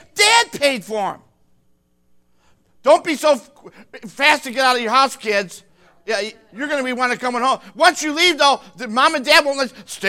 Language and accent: English; Toledo, Ohio, United States; now in Ravenna, United States; I remember before I moved to Ravenna and growing up in Toledo, I grew up at 1956 Superior from 4 years old all the way up to 20.